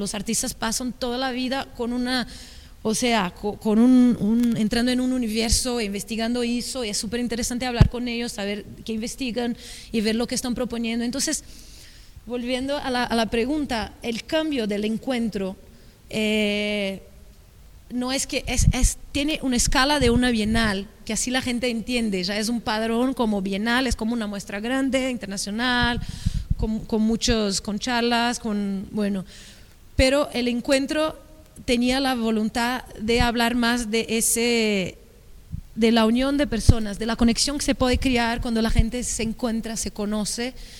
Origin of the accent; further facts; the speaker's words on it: São Paulo, Brazil; also born or lived in Germany; vengo de São Paulo y ya trabajé en Alemania, en muchas partes, y vengo como con un equipaje internacional